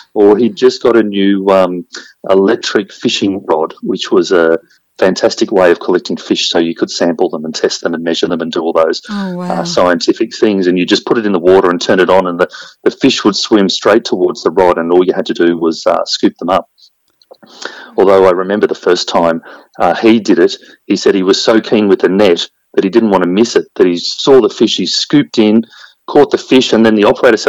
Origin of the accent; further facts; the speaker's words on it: Beechworth, Victoria, Australia; I grew up and lived in Beechworth in northeast Victoria